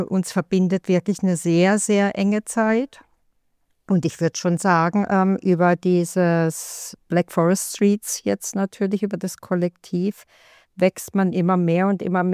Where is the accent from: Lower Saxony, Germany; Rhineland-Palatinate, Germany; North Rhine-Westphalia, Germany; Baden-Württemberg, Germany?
Baden-Württemberg, Germany; Freiburg; also ich komme ursprünglich aus Freiburg